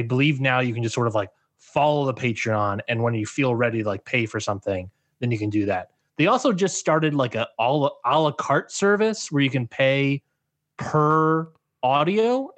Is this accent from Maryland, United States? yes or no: yes; Maryland, United States; I am originally from the Maryland DMV area, DMV, D.C., Maryland, Virginia.